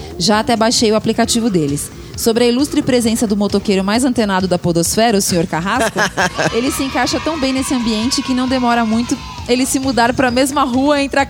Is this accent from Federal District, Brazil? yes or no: no; Minas Gerais, Brazil; Sou mineiro, de 38 anos, arquiteto, morando e trabalhando no interior do estado do Rio.